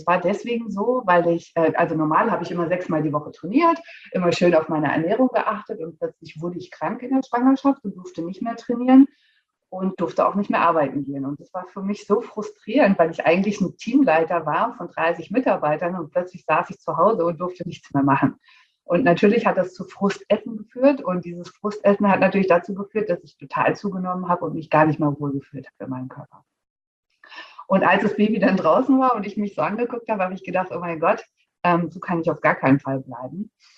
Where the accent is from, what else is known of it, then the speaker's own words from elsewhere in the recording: Hesse, Germany; Ich bin 41 Jahre alt, alleinerziehende Mama aus der Nähe von Frankfurt.